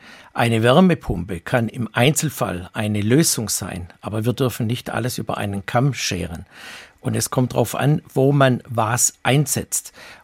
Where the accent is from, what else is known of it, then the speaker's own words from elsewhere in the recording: Baden-Württemberg, Germany; in Hessen, bei uns in Baden-Württemberg noch gibt